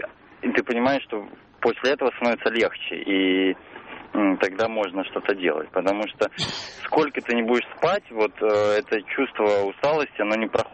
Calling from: Moscow, Russia; Я из Москвы звоню.

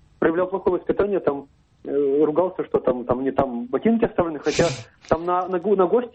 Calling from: Saint Petersburg, Russia; Из Петербурга.

